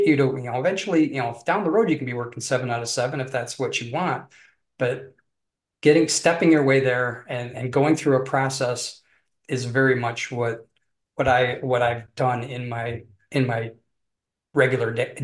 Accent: Detroit, Michigan, United States; growing up in the Detroit area here in Michigan, it's very automotive focused, right?

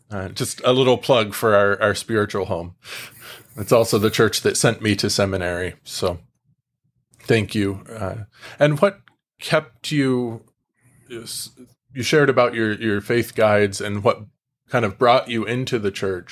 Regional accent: Hastings, Nebraska, United States; And that's my hometown and my home church is the same one that he was just talking about.

